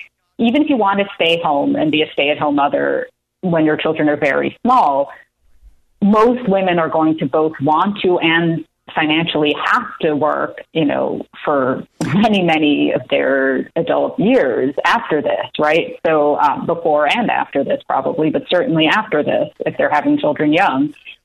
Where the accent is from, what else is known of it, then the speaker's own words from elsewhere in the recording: United States; now in Toronto, Canada; So I'm American, but I live in Toronto, in Canada